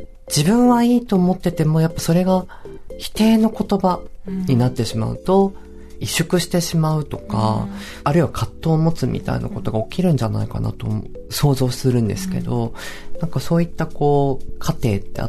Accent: Kochi, Japan; now in Tokyo, Japan; 私は高知県出身なんですけど、

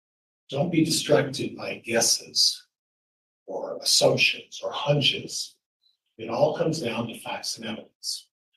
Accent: Meridian, Idaho, United States; And I'm from Meridian, Idaho. I'm an attorney from Meridian, Idaho, over here on the west side of the state.

